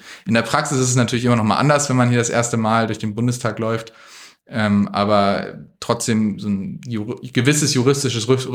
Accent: Kiel, Schleswig-Holstein, Germany; Ich komme aus Kiel, also 240.000 Einwohner ist jetzt im Vergleich zu Berlin ein Witz, aber in Schleswig-Holstein, bei mir zu Hause, ist es die größte Stadt und die Großstadt

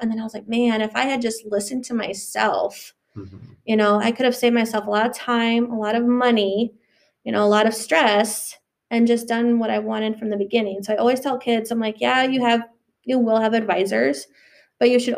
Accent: Manchester, Iowa, United States; I'm from Manchester, Iowa, so about an hour and a half east, right down on Highway 20. Graduated from West Delaware in 2002. My parents still live in the same house I was born in.

